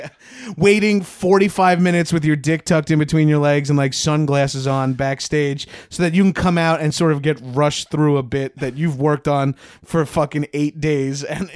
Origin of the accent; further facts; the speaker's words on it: South Africa; As a South African man.